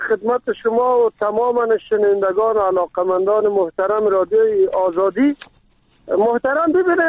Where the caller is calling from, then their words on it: Kabul, Afghanistan; از ولایت کابل.